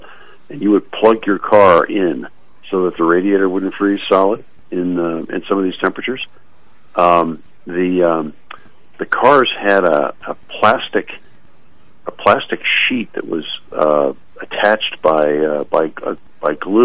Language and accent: English; Winnipeg, Manitoba, Canada; I grew up in Winnipeg, and we saw temperatures like this routinely in Winnipeg in the 60s.